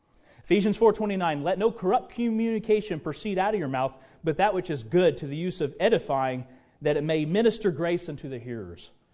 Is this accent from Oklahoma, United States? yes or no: yes; Oklahoma, United States; Even though I was born and raised in Oklahoma, we have a lot of agriculture out that way, kind of like up here.